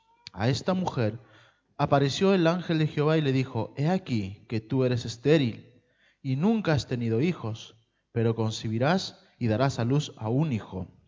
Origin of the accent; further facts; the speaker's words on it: Peru; Nuestro país, los que somos de Perú, sabemos que no tenemos gobierno